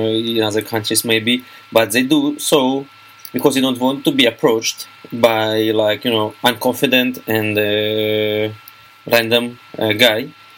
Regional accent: Moscow, Russia; I am from Moscow as well. And I can say that Moscow is a very frank town

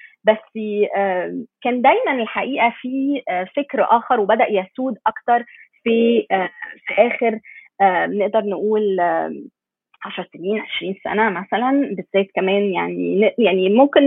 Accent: Egypt; يعني مثلا عندنا في مصر مشاركة المرأة في سوق العمل قليل قوي

